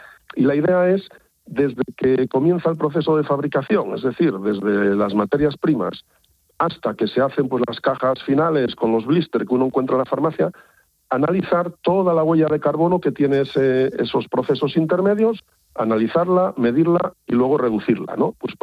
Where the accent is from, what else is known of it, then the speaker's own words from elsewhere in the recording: Asturias, Spain; yo soy asturiano y que vendo Asturias y su gastronomía